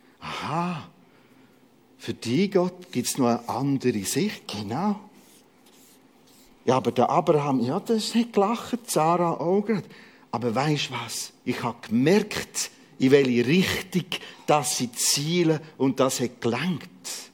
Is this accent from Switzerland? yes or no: yes; Switzerland; Wir als Schweizer wollen es wissen.